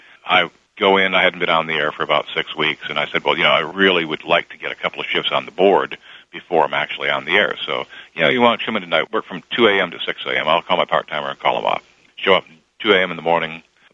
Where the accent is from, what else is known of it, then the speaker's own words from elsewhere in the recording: Michigan, United States; And I grew up in Michigan. In 1963, I can remember delivering the Detroit Free Press in the morning